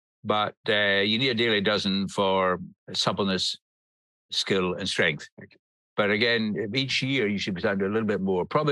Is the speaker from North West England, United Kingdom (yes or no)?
no; Glasgow, Scotland, United Kingdom; I grew up in Glasgow before the Clean Air Act